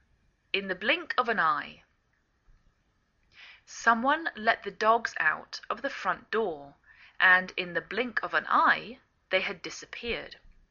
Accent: England, United Kingdom; now in United States

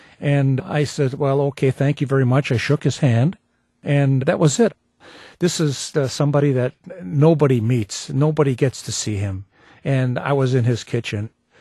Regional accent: Wisconsin, United States; I'm from Wisconsin.

